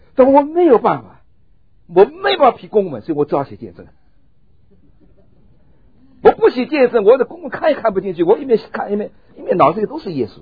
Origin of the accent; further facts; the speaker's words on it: China; 我们中国人发悔改两个字啊，很麻烦。中国是个古老的民族